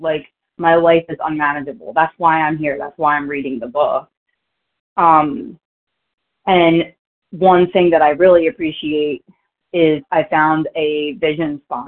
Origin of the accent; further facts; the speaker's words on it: New Jersey, United States; And I'm from South Jersey. I'm from right outside of Philly.